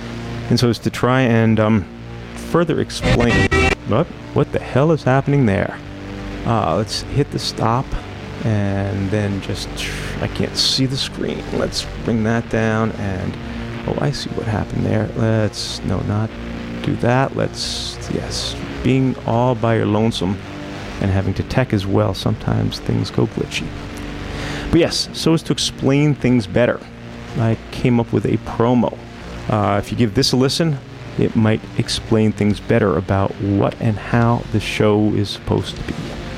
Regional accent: Canada; I tend to ascribe it to being Canadian

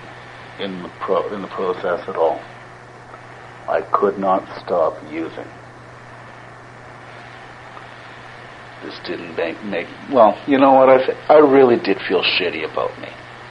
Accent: Winnipeg, Manitoba, Canada; That being said, I grew up here in Winnipeg and for whatever reason, didn't like me.

